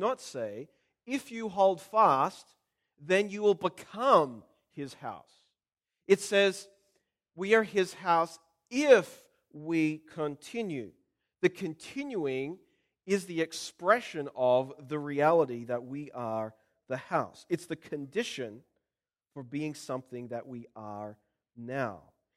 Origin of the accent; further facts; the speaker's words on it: Australia; You see, being an Australian means I say it. Saying it doesn't make me an Australian.